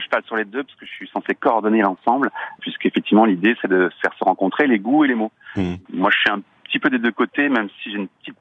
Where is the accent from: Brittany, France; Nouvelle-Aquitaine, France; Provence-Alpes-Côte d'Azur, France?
Brittany, France; parce qu'on est breton, et on est basé à Rennes.